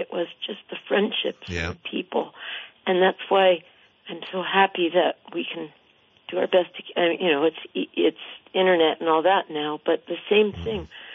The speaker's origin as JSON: {"language": "English", "region": "New Jersey", "country": "United States", "tie": "born or raised there", "said": "I grew up back in New Jersey in the 60s and 70s. We had a little town where we did everything"}